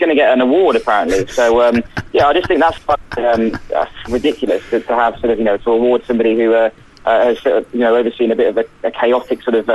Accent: West Midlands, United Kingdom; accent: Worcestershire; I'm from Worcestershire. That's where my accent's from, where I grew up.

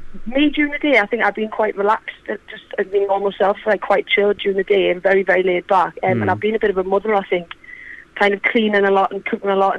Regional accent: Sunderland, North East England, United Kingdom; Sunderland, and I know everyone's going to hate me. But I am a Macron.

